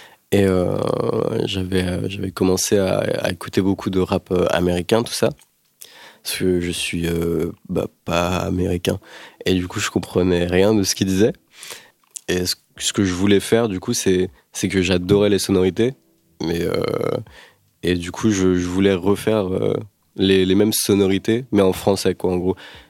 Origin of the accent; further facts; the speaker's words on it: Carhaix-Plouguer, Brittany, France; born there; Tout départ, en fait, moi je suis né à Carré, Plouguer